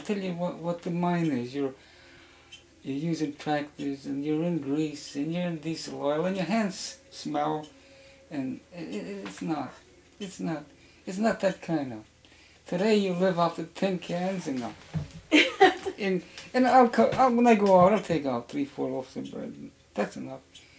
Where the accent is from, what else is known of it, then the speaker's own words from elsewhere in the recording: New York, United States; See, I'm from New York, so mm-hmm.